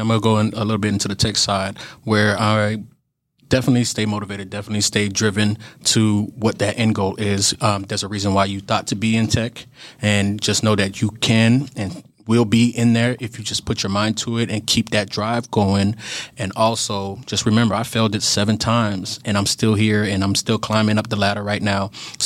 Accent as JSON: {"language": "English", "region": "Florida", "country": "United States", "said": "come on, guys, you know we're from Florida."}